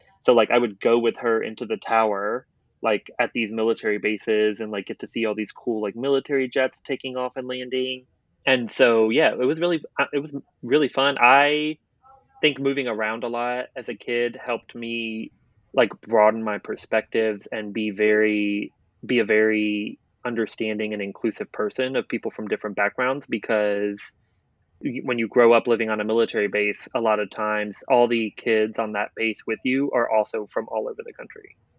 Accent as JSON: {"language": "English", "town": "Portsmouth", "region": "Virginia", "country": "United States", "tie": "born there", "said": "So I was born in Portsmouth, Virginia, but my mom was in the Navy. So I moved around a lot."}